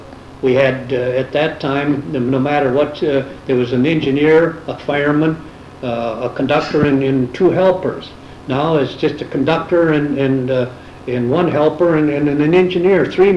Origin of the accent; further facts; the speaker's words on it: Bay City, Michigan, United States; also born or lived in Detroit; I'm originally from Bay City, yeah.